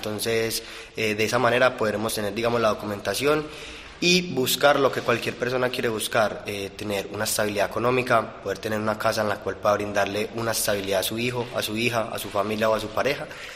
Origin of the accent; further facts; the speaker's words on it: Colombia; now in Spain; Desde el primer día que salí como de mi país, pues de Colombia, yo soy de Colombia.